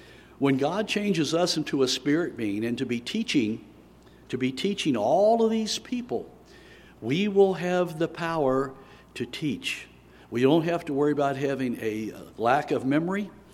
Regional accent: Bridgetown, Ohio, United States; This is where I'm from. I was born over in Bridgetown on a farm over there, and went to high school in North Bend at Taylor High School.

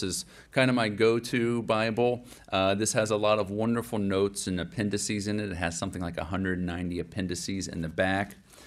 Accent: United States; but just thinking as an American for a moment

